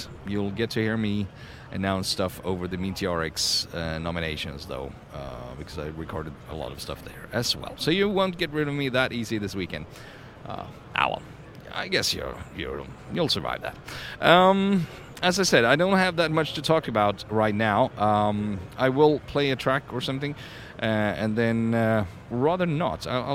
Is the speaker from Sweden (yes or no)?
yes; Sweden; And no, I'm not from South Brooklyn. I'm from Sweden, so that's not a problem.